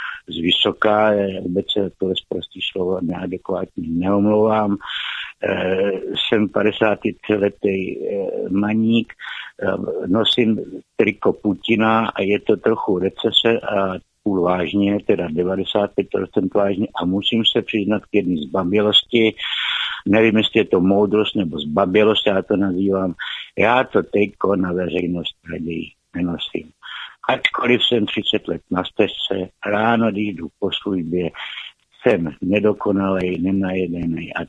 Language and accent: Czech; Řeporyje, Prague, Czechia; Já jsem z Řeporí a kolem toho památníku chodím.